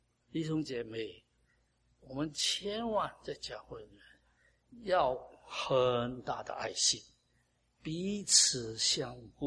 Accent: China; 我们中国人有时候，特别人家不听我们的话的时候呢，不大高兴

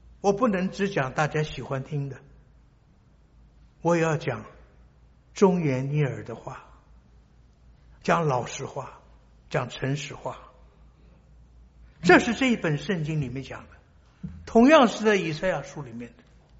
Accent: Taipei, Taiwan; 我来自台北，我知道台北有多大，

